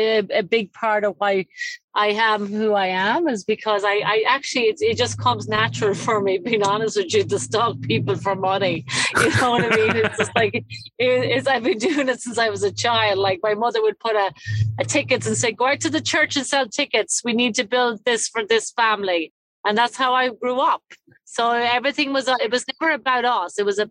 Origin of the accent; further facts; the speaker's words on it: Ulster, Ireland; I'm from Cavan, County Cavan.